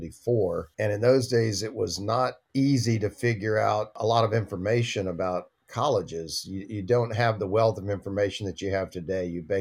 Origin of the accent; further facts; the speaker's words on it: Atlanta, Georgia, United States; I grew up in Atlanta, Georgia.